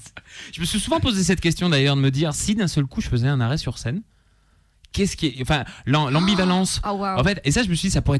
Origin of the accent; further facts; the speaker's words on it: Bourgoin-Jallieu, Auvergne-Rhône-Alpes, France; Non, je viens de Bourgoin-Jallieu, on est plus proche du rugby